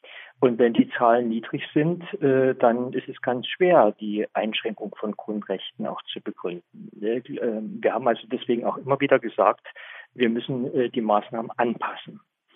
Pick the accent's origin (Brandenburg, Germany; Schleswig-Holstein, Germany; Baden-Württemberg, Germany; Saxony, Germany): Saxony, Germany; Ja, ich bin Sachse und ich bin gern Sachse. Und ich bin einer, der sich weltoffen versteht und der weiß, dass er nicht nur Sachse ist, sondern auch Deutscher und auch Europäer